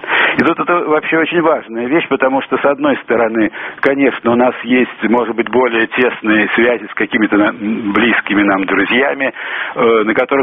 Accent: Saint Petersburg, Russia; я коренной питерский человек, да.

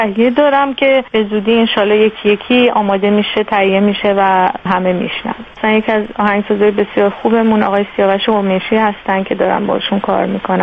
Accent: Iran; منم به عنوان یه ایرانی که خارج از کشورم

